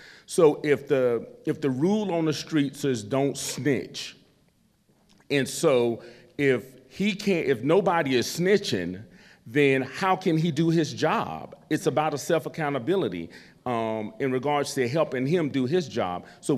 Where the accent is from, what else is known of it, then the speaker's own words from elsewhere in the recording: Charlotte, North Carolina, United States; I have, just like you, Robert, I grew up in Charlotte. I'm a 70s baby.